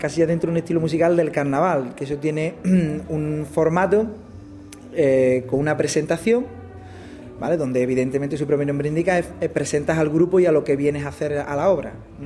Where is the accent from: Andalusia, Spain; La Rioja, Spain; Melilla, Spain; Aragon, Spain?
Andalusia, Spain; Pozoblanco; Yo soy de Pozo Blanco y vivo en Pozo Blanco, en mi ciudad, Pozo Blanco, Córdoba.